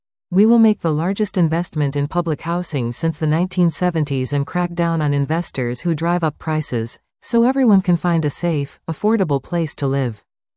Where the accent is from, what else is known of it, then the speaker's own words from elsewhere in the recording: Surrey, British Columbia, Canada; born there; also born or lived in Northern BC; I was born in Surrey, and I have lived in the Surrey, White Rock area for a total of 12 years. I finally returned home in 2021 to be near my family, after living in Northern BC. For many years.